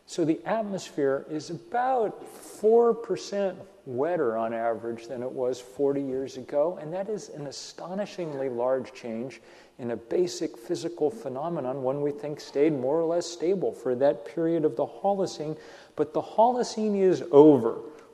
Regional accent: Vermont, United States; My home state of Vermont got its taste in late August when Hurricane Irene came up the East Coast.

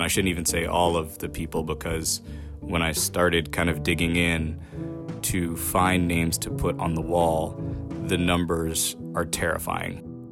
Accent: Portland, Maine, United States; I'm 35 years old, born and raised in Portland, Maine, and I am an artist, muralist, and designer.

